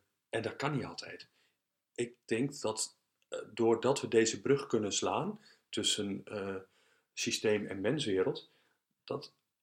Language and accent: Dutch; Netherlands; Als Nederlander zijn wij redelijk vrijgevochten, een autonome bevolking.